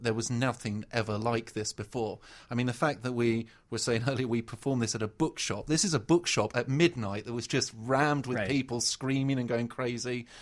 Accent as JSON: {"language": "English", "country": "United Kingdom", "said": "we're British and we like to claim ownership."}